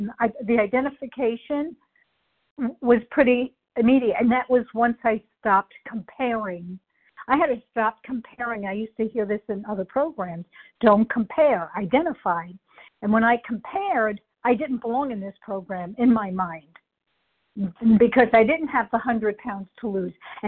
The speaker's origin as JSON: {"language": "English", "region": "New York", "country": "United States", "said": "But I do know I'm from New York, and I worked in Manhattan, and there were a ton of meetings."}